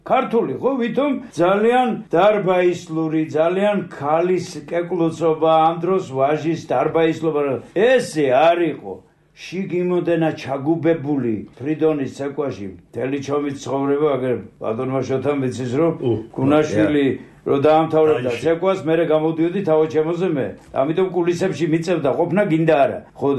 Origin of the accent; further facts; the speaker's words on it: Batumi, Adjara, Georgia; moved away; მე ბათუმელი კაცი ვარ, იქიდან წამოვედი და აჭარულის მეტი რა მინახია.